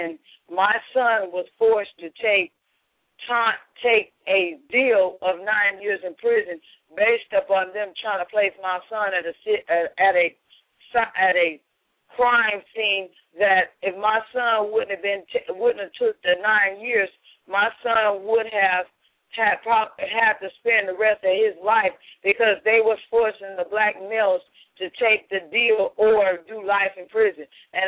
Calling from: California, United States; from California.

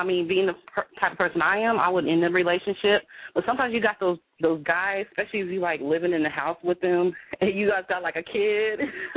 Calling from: Columbia, Missouri, United States; I'm calling from Columbia.

